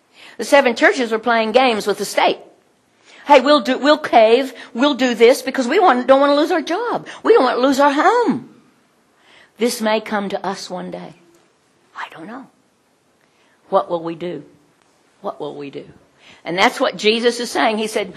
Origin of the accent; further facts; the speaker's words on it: United States; I mean, when I grew up in America, 1946 I was born